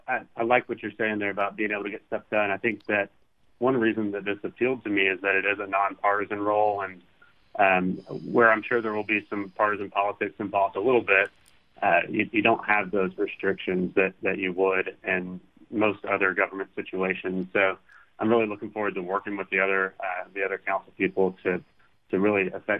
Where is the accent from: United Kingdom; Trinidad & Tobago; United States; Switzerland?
United States; Pensacola, Florida; I grew up in Pensacola, lived here most of my life, and I really just love the area.